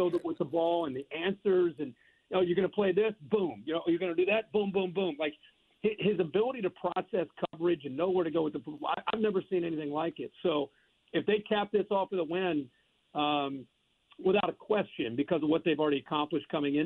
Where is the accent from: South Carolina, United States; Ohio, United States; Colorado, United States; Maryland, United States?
Ohio, United States; You know, you got to go back to remember, I'm from Ohio